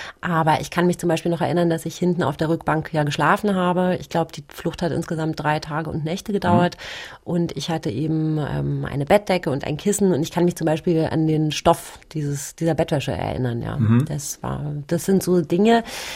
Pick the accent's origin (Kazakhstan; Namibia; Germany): Germany; klar ein deutsches Mädchen, finde ich. Und bin hier groß geworden und würde auch sagen, Deutsch ist meine Muttersprache, weil es einfach die Sprache ist, in der ich am meisten zu Hause bin.